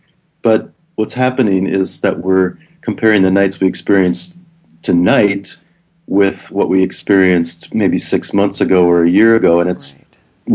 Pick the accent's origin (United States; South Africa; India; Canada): United States; Minneapolis, Minnesota; the good fortune to grow up in Minnesota. I grew up in Minneapolis, and we've always had a cabin up in the northern part of the state